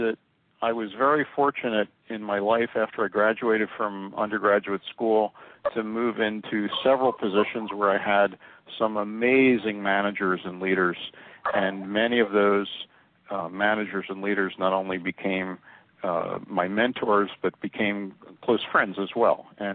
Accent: Levittown, Pennsylvania, United States; moved away as an adult; now in Phoenix, United States; Well, I was born and raised in Levittown, Pennsylvania, and I lived in the Philadelphia area, went to school in the Philadelphia area. For probably the first 32 years of my life.

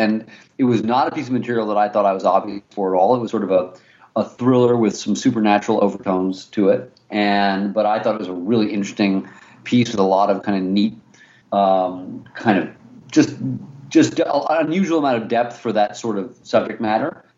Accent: New York, United States; I grew up in New York, and New York in the winter has a very certain kind of feeling to it

